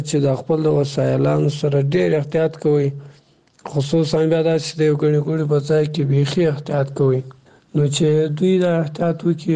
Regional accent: Afghanistan

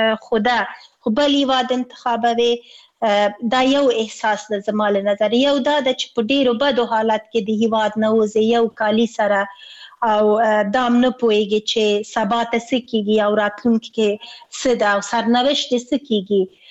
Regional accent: Afghanistan

